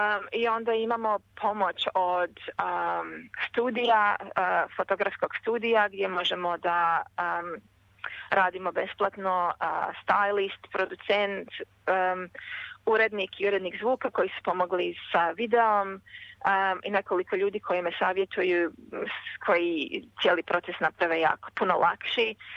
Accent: Vukovar, Vukovar-Srijem County, Croatia; moved away; also born or lived in England; Odrasla sam u Vukovaru i otišla sam u sred rata tamo, i otišla sam prvo u Englesku i onda sam došla ovamo.

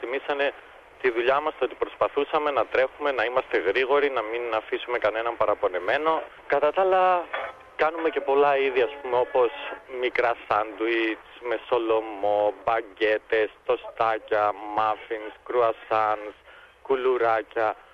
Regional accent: Kavala, East Macedonia and Thrace, Greece; moved away as an adult; Εγώ είμαι προσωπικά από την Καβάλα, αλλά δεν είμαι γεννημένος στην Καβάλα

